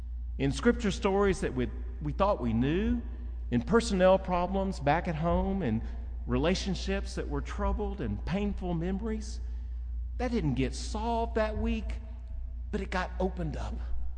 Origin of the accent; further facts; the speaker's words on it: Arkansas, United States; I'm from Arkansas, and I'm an Episcopalian, and it's 10:30 in the morning.